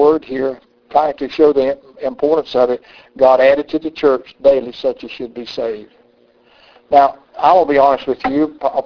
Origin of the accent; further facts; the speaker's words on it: the South, United States; accent: Southern; any time people telling me I'm from the South, I get bothered with people telling me about my accent.